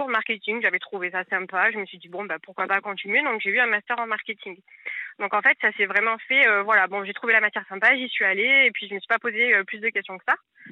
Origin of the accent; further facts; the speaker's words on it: Marseille, Provence-Alpes-Côte d'Azur, France; now in Paris region, France; j'ai 28 ans. Alors là, je vous appelle de Marseille. Ah. Je vis actuellement en région parisienne, mais je suis marseillaise d'origine.